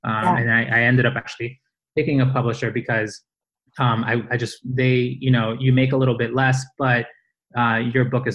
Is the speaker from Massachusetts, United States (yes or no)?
yes; Boston, Massachusetts, United States; also born or lived in Guayaquil, Ecuador; So I grew up in Boston, Massachusetts, but I was born in Guayaquil, Ecuador. So I was born in Ecuador, and I came here with my family when I was about 4 years old.